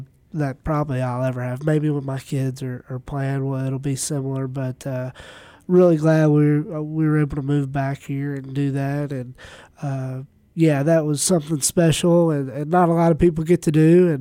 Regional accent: Owensboro, Kentucky, United States; born there; I was born in Owensboro

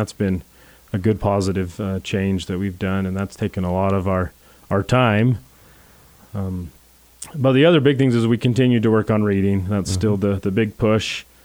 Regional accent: Price, Utah, United States; So I grew up in Price my whole life.

